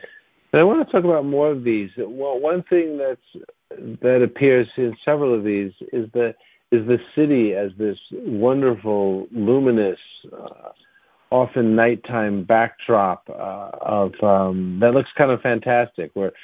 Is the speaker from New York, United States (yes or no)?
yes; New York, United States; I mean, I'm a New Yorker, and I don't know if that's a real city thing